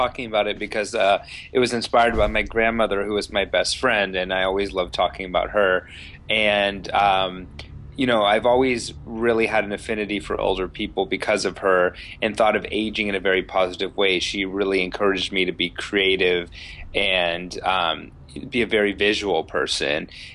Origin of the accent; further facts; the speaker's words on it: San Diego, California, United States; Like, I grew up in San Diego. You have to drive everywhere, so you don't see a lot of people.